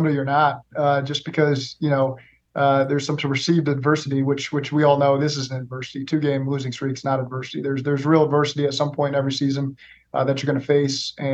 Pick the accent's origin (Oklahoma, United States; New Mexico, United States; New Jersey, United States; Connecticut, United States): Oklahoma, United States; also born or lived in Cincinnati